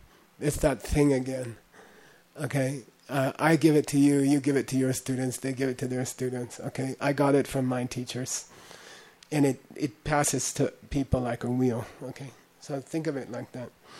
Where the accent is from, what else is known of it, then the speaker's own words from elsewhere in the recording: New Jersey, United States; I'm from Jersey